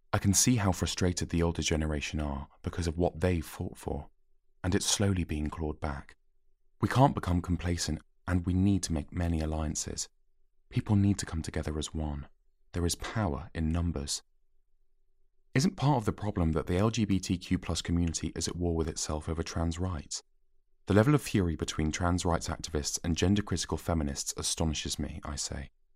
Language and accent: English; United Kingdom; I felt so dark about my relationship with being British. I came away from it with a really twisted sense about what it meant to be British.